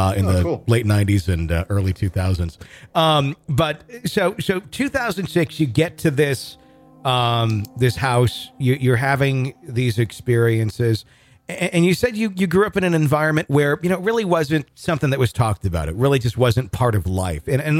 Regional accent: Fond du Lac, Wisconsin, United States; now in Fayetteville, United States; I'm in Fayetteville, Arkansas these days, but grew up in the Fox Cities.

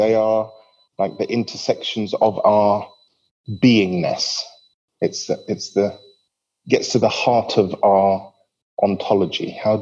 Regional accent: London, United Kingdom; I grew up in London as a child of immigrant parents from the Caribbean.

